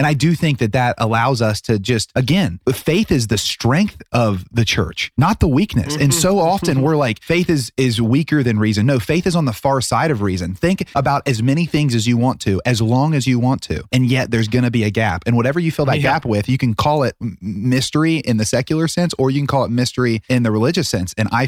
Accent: Ohio, United States; Like, I have tons of friends from my hometown because we're kind of the beginning of the Bible Belt down in Southern Ohio.

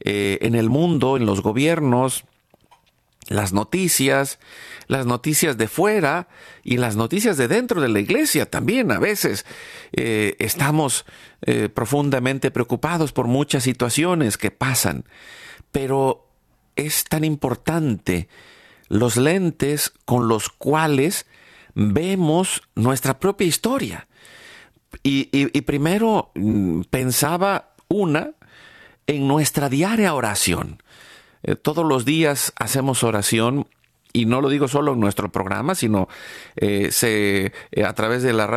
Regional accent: Mexico; moved away as an adult; En México, nosotros vivimos, nacimos en México, vivimos allá muchos años

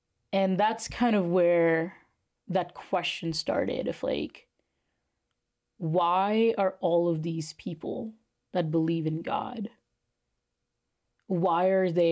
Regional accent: New Delhi, Delhi, India; moved away as an adult; Well, so I was born in New Delhi, India. I lived there for the first 18 years of my life. My entire family is still there.

